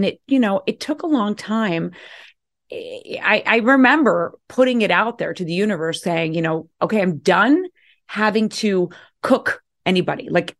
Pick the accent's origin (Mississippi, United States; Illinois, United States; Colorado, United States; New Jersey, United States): Illinois, United States; Chicago; I have like, you know, trauma being an Irish Catholic right. family from Chicago.